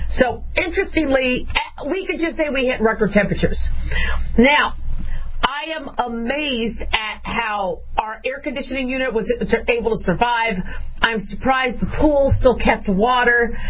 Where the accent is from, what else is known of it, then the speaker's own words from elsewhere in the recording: Arizona, United States; now in Las Vegas, United States; I live in Las Vegas, Nevada. I think we hit a record of 117. I could swear when I grew up in Arizona, we had 120 temperatures.